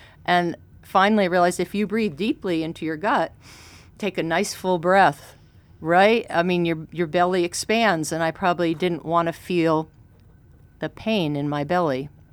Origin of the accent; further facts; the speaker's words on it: New Jersey, United States; As a kid, I used to walk along the Jersey Shore, New Jersey, because I'm from New Jersey, and we'd spend a couple weeks on vacation every summer.